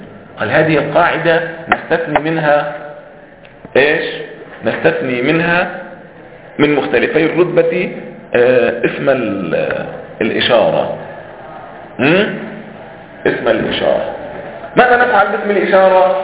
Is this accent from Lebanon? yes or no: yes; Lebanon